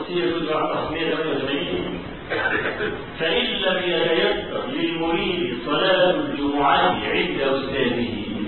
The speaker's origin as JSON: {"language": "Arabic", "town": "Cairo", "region": "Cairo Governorate", "country": "Egypt", "said": "احنا عندنا في القاهره ميدان اسمه ميدان بلال الشعريه"}